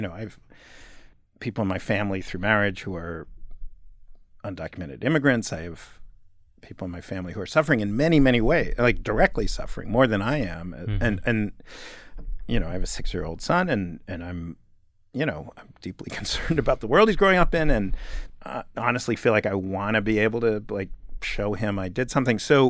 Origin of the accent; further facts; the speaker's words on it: New York, United States; I'm from New York, but I lived away from New York for many years. And then in 2012, I moved back.